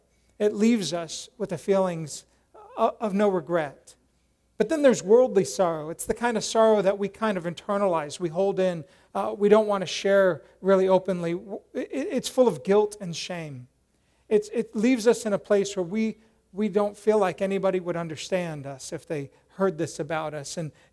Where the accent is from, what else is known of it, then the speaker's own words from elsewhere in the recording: Colorado, United States; I grew up in Colorado, so, you know, that's real snow.